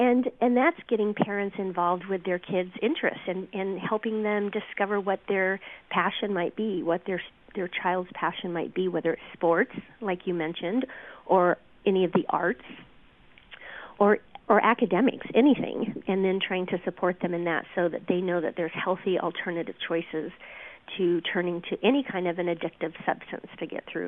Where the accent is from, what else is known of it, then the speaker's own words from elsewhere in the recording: Las Vegas, Nevada, United States; So I was born and raised in Las Vegas, no professional sports team for 34 years there.